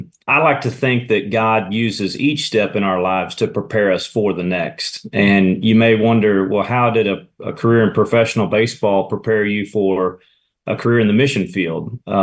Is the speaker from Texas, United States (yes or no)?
yes; Austin, Texas, United States; Well, so I was raised in the Lutheran Church, grew up right here in Austin, and baptized and confirmed at Our Savior Lutheran